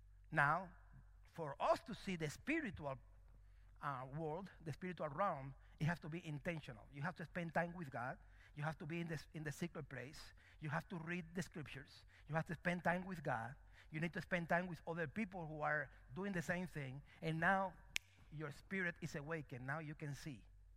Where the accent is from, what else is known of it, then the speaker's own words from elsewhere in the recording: Cuba; And I am from Cuba, but that's past tense.